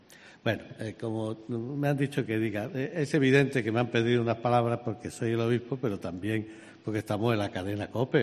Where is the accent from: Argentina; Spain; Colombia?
Spain; Extremadura; yo soy extremeño y vengo de una región que se ha quejado mucho